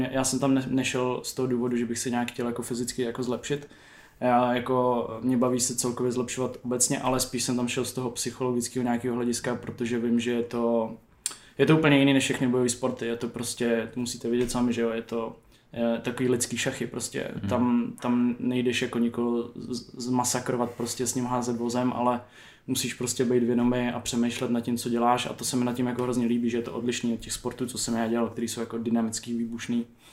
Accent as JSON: {"language": "Czech", "town": "Tábor", "region": "South Bohemian Region", "country": "Czechia", "said": "já jsem z Tábora původně jako z vesnice"}